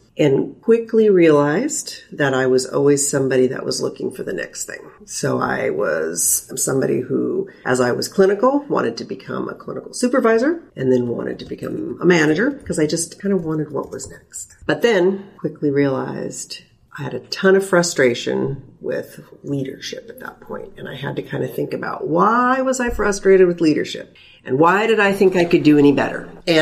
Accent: Washington, United States; So I grew up over in Eastern Washington, about 45 minutes from Pullman, in a small farming town.

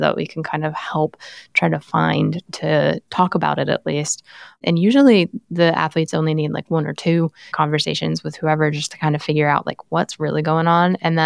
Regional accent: Denver, Colorado, United States; I grew up in Denver, so if the Broncos were playing, that's what was on TV.

